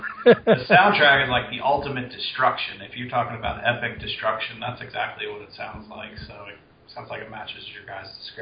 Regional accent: Cincinnati, Ohio, United States; we're from the Cincinnati area and the Cincinnati market

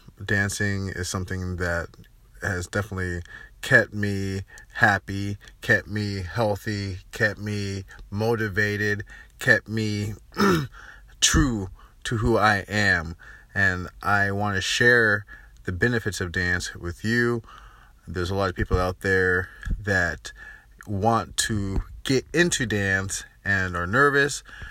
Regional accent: Sacramento, California, United States; I'm from Sacramento, California

